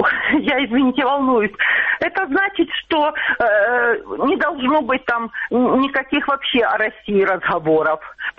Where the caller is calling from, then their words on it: Donetsk, Donetsk Oblast, Ukraine; Здравствуйте, я из Донецка.